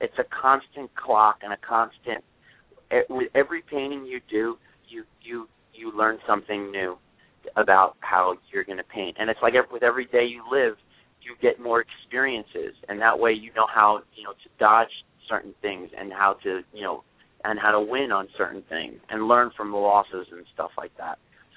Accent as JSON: {"language": "English", "town": "Rockaway Beach", "region": "New York", "country": "United States", "tie": "born or raised there", "also_born_or_lived": "Brooklyn", "said": "Well, I grew up in I was born in Brooklyn and then moved to Rockaway Beach. I was in Queens"}